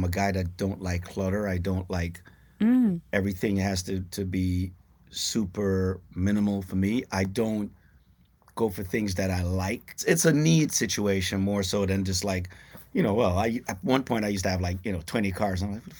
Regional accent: Kingston, Jamaica; now in United States; You know, I came from, you know, a place called Raytown in downtown Kingston.

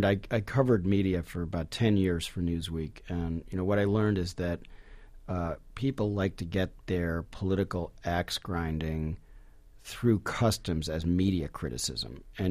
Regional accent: Chicago, Illinois, United States; They came up kind of with Adlai Stevenson in Illinois, where I was born and raised in Chicago.

